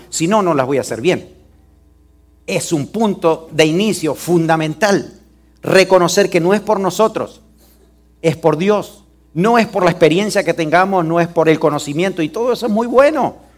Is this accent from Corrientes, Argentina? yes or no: no; Pehuajó, Buenos Aires Province, Argentina; Pehuajó es mi pueblo, donde yo fui criado en Argentina. Es una ciudad tremenda.